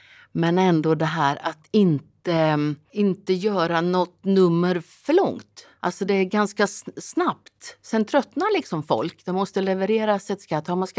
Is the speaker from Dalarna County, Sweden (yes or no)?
no; Vimmerby, Kalmar County, Sweden; Jag kommer från Vimmerby i Småland, nordöstra Småland. Så jag drar väl kanske lite mer åt det östgötska, lite breda vokaler. När jag träffar folk från Vimmerby så kommer jag kanske lite mer in i den dialekten.